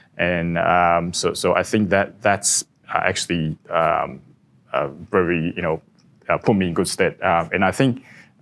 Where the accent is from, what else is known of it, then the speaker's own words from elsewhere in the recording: Taipei, Taiwan; moved away as an adult; also born or lived in Melbourne, Australia; now in Hong Kong; I started in Melbourne, Australia, right after I graduated. Then I moved back to my hometown in Taipei. Then the last 15 years I've been in Hong Kong.